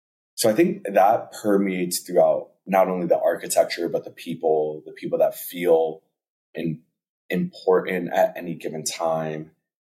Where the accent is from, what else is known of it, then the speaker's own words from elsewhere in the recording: New York, United States; And as a New Yorker, if I don't care.